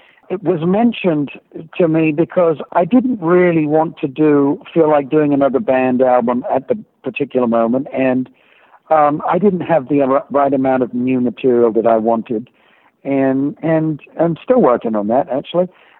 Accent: England, United Kingdom; now in United States; So I never have to give up my British passport, which I would never do. And I would not have become an American citizen had I not been able to keep my English passport.

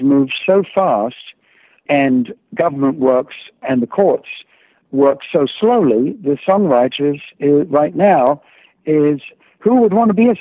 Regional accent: Bromley, London, United Kingdom; I grew up in Bromley, Kent, 15 miles south of London, just, you know, in suburbia.

